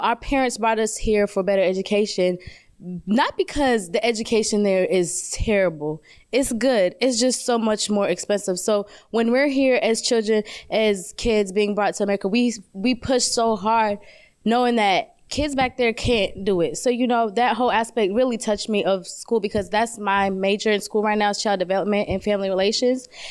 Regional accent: Kenya; I just want to put Kenya on the map. I'm from Kenya.

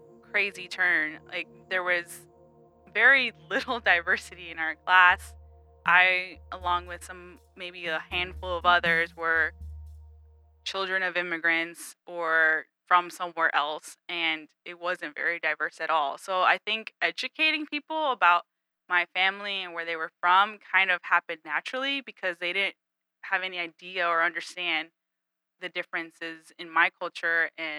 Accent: Florida, United States; also born or lived in Barranquilla, Colombia; But I was born in Florida, but I strongly identify as Colombian American. As a lot of people may know, growing up in Florida specifically is, there's so many cultures and different types of people that you don't really feel out of place.

